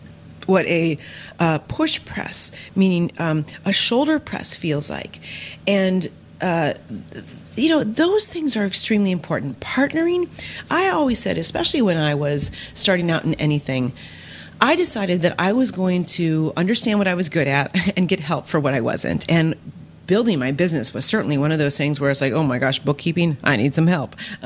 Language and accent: English; Ohio, United States; born there; now in Michigan, United States; Believe it or not, I was born in Ohio, big Ohio State Buckeye fan. I moved to Michigan, still a big Ohio State Buckeye fan.